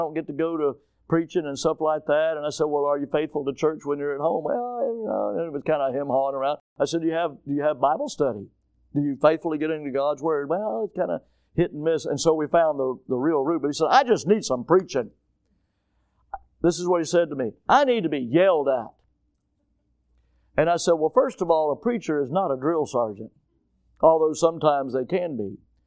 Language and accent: English; Florida, United States; I'm from Florida. We have fish. I love fish. I'm from Florida.